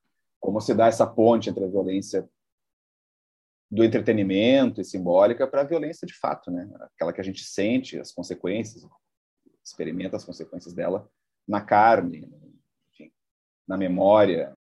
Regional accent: Porto Alegre, Rio Grande do Sul, Brazil; Ela era muito semelhante ao ambiente que eu já cresci aqui em Porto Alegre e tal.

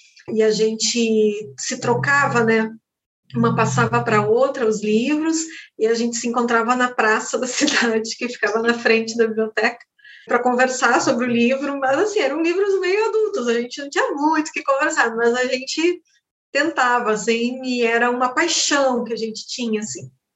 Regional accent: Três Passos, Rio Grande do Sul, Brazil; E eu venho de uma cidade muito pequena, que se chama Três Passos. Eu nasci em Tenente Portela, mas me criei em Três Passos. É uma do lado da outra. todas ali na fronteira da Argentina, né?

